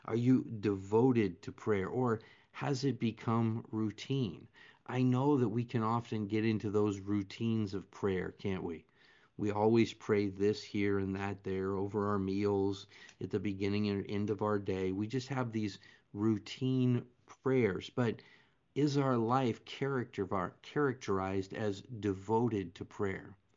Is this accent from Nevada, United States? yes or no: yes; Las Vegas, Nevada, United States; I'm a pastor from Las Vegas, Nevada